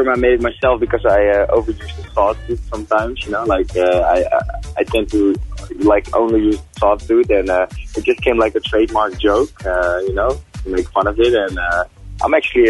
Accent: Breda, North Brabant, Netherlands; English is a second language; I'm from Breda, the Netherlands

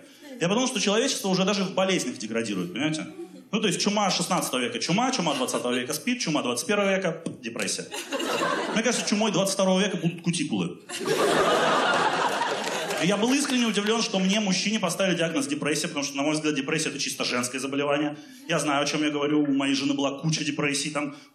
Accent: Siberia, Russia; А дело в том, что я из Сибири, понимаете, у нас в Сибири культ мяса.

